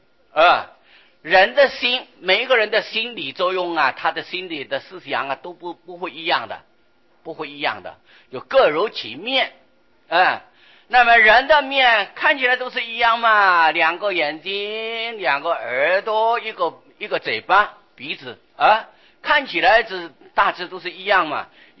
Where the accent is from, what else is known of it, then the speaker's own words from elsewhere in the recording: China; 我们中国人汉民族就是黄皮的啊，黄种的啊